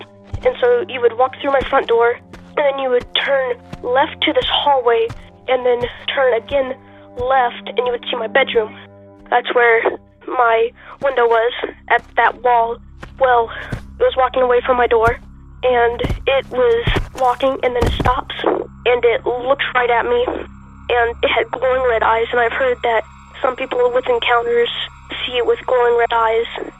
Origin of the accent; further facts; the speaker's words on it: Oklahoma, United States; from Oklahoma